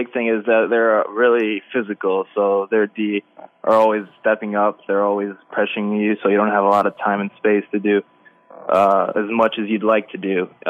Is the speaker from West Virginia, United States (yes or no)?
no; Skokie, Illinois, United States; I'm from Skokie, yeah.